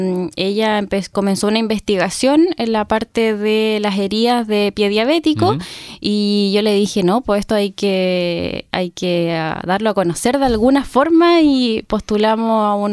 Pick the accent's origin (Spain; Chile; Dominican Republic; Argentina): Chile; Concepción, Biobío; Yo soy de Concepción